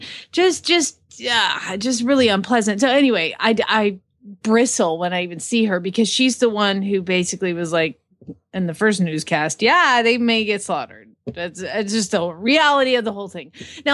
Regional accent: Georgia, United States; Yeah, I'm from Georgia. We didn't care.

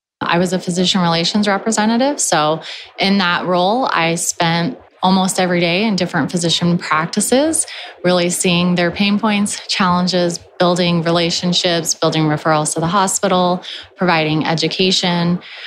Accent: Arizona, United States; moved away as an adult; So I grew up in Arizona. I moved out to Colorado for soccer for college and I fell in love with it.

